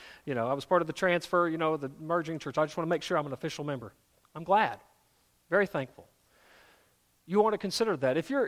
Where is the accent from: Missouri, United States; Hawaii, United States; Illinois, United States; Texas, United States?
Texas, United States; Well, I say that kind of as a Texan. Jim Jennings, who's my fellow Texan, is providing Bluebell ice cream